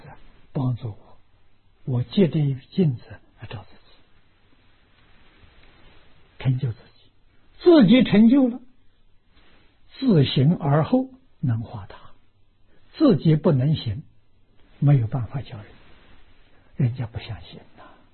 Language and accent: Chinese; China; 你是我们中国人所讲的君子